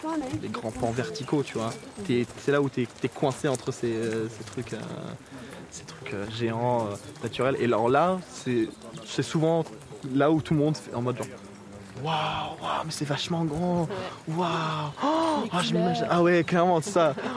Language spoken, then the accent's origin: French; Donzenac, Nouvelle-Aquitaine, France; je suis de Donzenac, tu vois, genre, et puis c'est moi, tu vois.